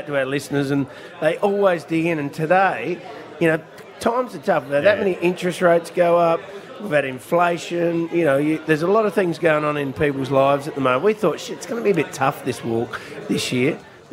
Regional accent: Adelaide, South Australia, Australia; We grew up in Adelaide. We live in Adelaide in a great environment.

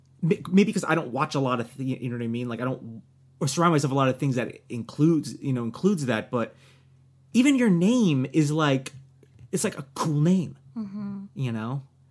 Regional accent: New Jersey, United States; I'm from New Jersey.

